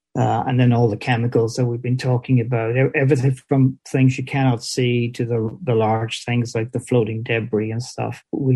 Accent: Ireland; I'm from Ireland, which is a tiny island surrounded by the Atlantic Ocean.

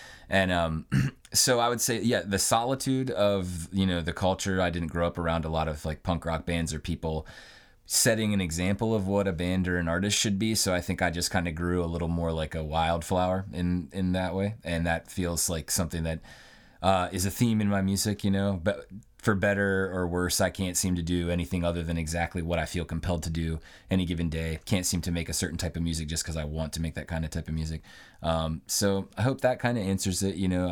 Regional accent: Petersburg, West Virginia, United States; So I was raised in Petersburg, which, like I said, is in the Eastern Panhandle. It's a beautiful little place. I had a good time living there. I grew up right across from the North Fork of the Potomac River.

